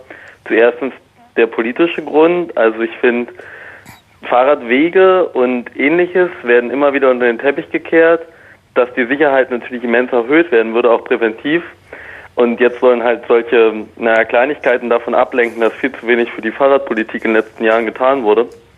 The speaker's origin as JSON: {"language": "German", "region": "Berlin", "country": "Germany", "said": "Und das belastet mich als Berliner viel mehr."}